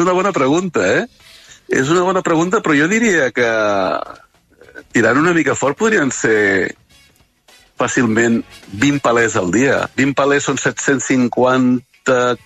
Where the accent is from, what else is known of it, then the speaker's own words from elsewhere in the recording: Barcelona, Catalonia, Spain; also born or lived in Lleida; now in Formentera, Spain; Jo he nascut a Lleida i criat a Barcelona.